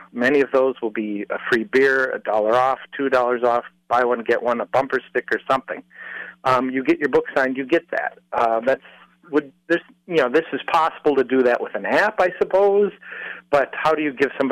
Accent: Marshfield, United States; I grew up in Marshfield, and we remember the old brewery.

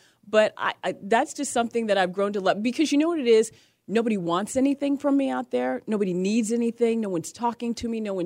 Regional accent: Las Vegas, Nevada, United States; now in Atlanta, United States; I grew up in Las Vegas. I don't know if we ever talked about this because I was born and raised in Las Vegas. And there's nothing but caliche rocks out there.

